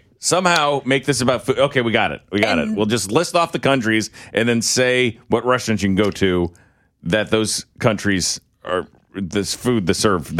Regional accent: St. Louis, Missouri, United States; didn't understand when I said I'm from St. Louis. I lived in Kansas City. My family's still in St. Louis.

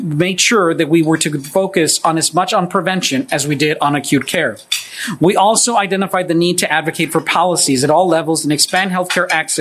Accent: Texas, United States; I was born and raised in Texas. I come from a ranching family.

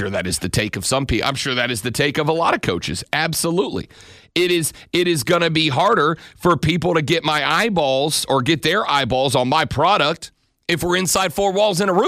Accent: Shalimar, Florida, United States; And then there's where I grew up in Shalimar. And you got to say it that way. Shalimar.

